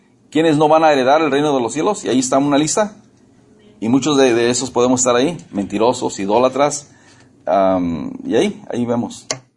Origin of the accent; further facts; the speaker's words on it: Mexico; En México, ahí en mi pueblo se dicen, esa persona es mal encachada